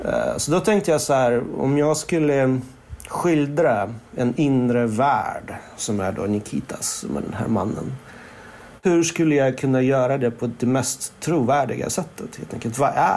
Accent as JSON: {"language": "Swedish", "country": "Sweden", "tie": "born or raised there", "second_language": "Swedish", "said": "jag växte upp i Sverige, så lärde jag mig svenska, så började jag skriva på svenska."}